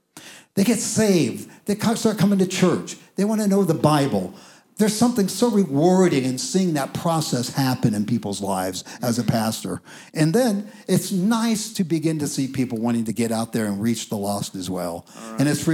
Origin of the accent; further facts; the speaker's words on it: Ireland; I could have easily gotten off and been really weird because I'm Irish and I can be weird.